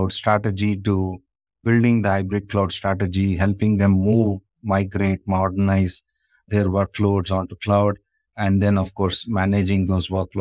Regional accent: Bangalore, Karnataka, India; So anyway, so about me, I'm from Bangalore, India.

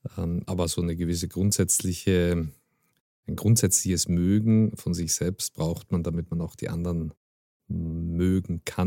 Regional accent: Austria; now in Germany; Also ich bin sehr gerne in Österreich, in meiner Heimat und verbringe dort auch eigentlich die Zeit, die mir möglich ist.

